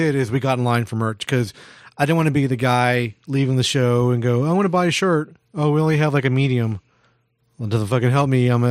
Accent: Houston, Texas, United States; So we're from Houston. We do a podcast.

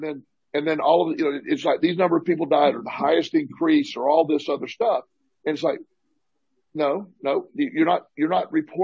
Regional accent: Florida, United States; I grew up in Florida on the coast, so I know what that is

